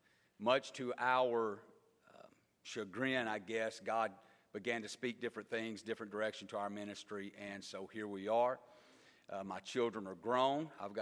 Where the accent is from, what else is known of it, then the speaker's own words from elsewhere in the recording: Texas, United States; I am from Texas, born and raised. Received the Holy Ghost there when I was very young.